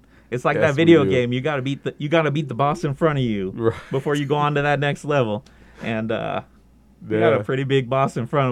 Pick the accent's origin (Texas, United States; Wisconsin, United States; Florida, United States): Florida, United States; And I didn't grow up here, but I chose here, right? And I've been here for a long time. I grew up in South Florida.